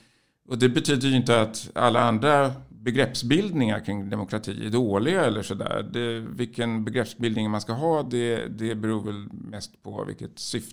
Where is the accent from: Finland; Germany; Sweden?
Sweden; Men det är inte för att vi är svenskar, tycker jag.